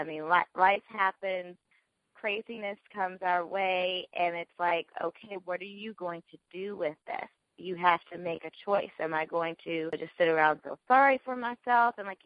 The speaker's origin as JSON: {"language": "English", "region": "West Virginia", "country": "United States", "said": "I love you, California, and West Virginia, my home state."}